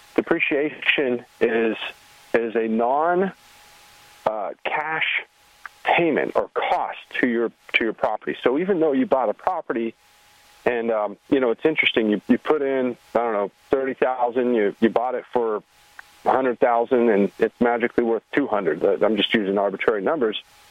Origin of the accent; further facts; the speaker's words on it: Wyoming, United States; I was up in my home state of Wyoming a little bit